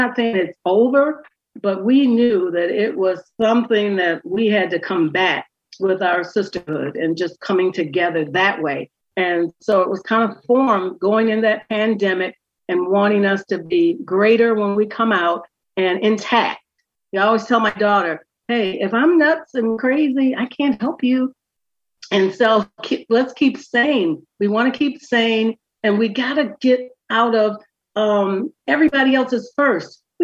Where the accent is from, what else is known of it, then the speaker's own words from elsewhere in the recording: Wisconsin, United States; and I'm from Wisconsin, so I have some members in Wisconsin.